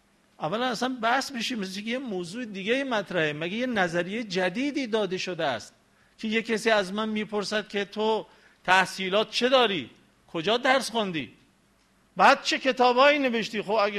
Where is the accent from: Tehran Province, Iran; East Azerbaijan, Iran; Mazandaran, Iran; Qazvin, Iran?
Mazandaran, Iran; گفتم ببخشید من مازندرانیم